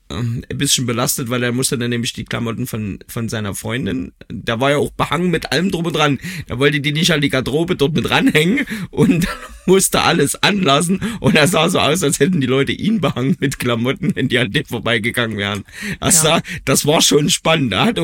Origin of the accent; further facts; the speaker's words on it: Leipzig, Saxony, Germany; Ich bin Leipziger, geborener Leipziger.